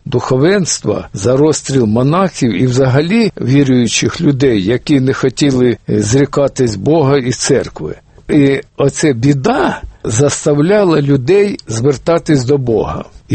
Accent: Donbas, Ukraine; born there; Я народився на Донбасі, у нас не було цієї багатої різдвяної вечері

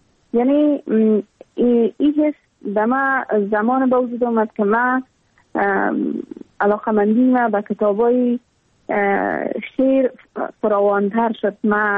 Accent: Afghanistan; ما در دامن جنگ زاده شدیم، اما تو در جنگ کلان شدیم

